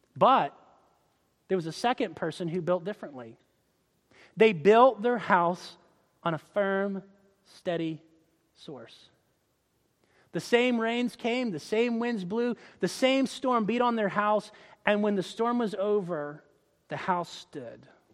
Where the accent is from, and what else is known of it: Florida, United States; born or raised there